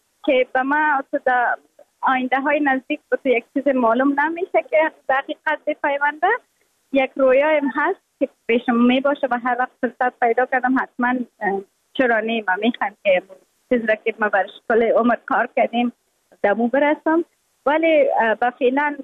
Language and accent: Persian; Afghanistan; یگانه چیزی که من از افغانستانم روی خود وعده کرده بودم، برآمده بودم، به می وعده برآمده بودم که من دوباره از خود یک چیز ساخته پس میایم افغانستان.